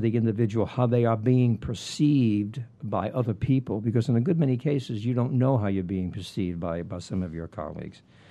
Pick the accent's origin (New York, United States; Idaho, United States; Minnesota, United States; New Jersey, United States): New York, United States; Brooklyn; being born and raised in the Brooklyn, New York City area, I was a great Brooklyn Dodgers fan.